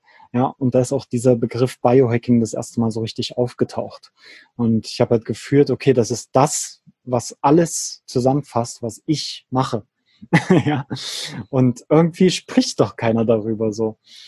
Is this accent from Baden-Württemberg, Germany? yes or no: no; Saxony, Germany; moved away as an adult; also born or lived in Switzerland; Und dann habe ich mich immer weiter Richtung Süden bewegt, erst zurück in meine alte Heimat in der Nähe von Leipzig.